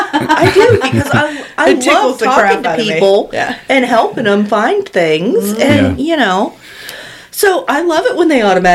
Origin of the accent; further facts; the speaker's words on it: Pennsylvania, United States; like I said, I was raised in Pennsylvania.